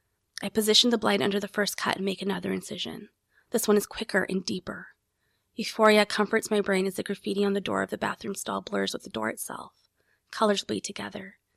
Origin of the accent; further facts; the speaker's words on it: Edmonton, Alberta, Canada; I grew up in Edmonton. Okay. So a city in the prairies. And I did grow up with a lot of brown people